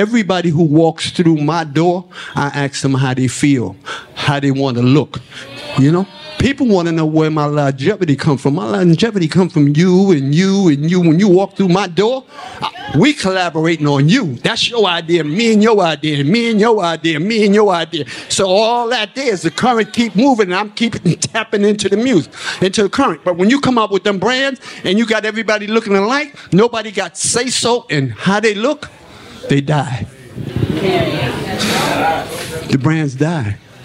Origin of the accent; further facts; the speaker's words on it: New York City, New York, United States; that's a lesson I learned from growing up in Harlem, real poor, swimming in the Harlem River.